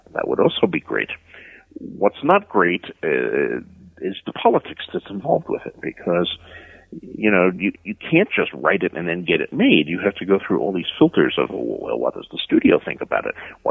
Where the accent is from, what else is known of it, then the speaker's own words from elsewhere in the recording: Bayonne, New Jersey, United States; when I was growing up in Bayonne, New Jersey